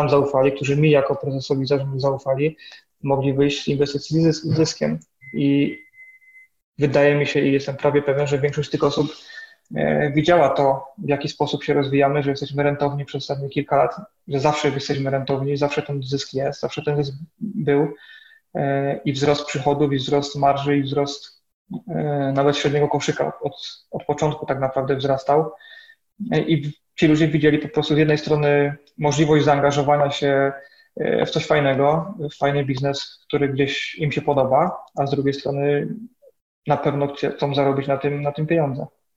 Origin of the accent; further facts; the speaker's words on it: Lesser Poland, Poland; zakładów wszystkich z okolicy Wadowic, tej lokalnych, bo ja się stąd wywodzę, ja też pochodzę z rodziny szewskiej